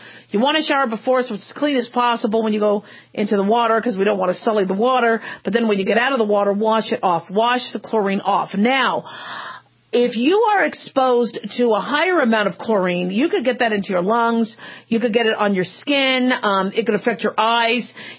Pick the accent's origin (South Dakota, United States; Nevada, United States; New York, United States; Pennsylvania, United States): Nevada, United States; Las Vegas; I'm from Las Vegas, I live out here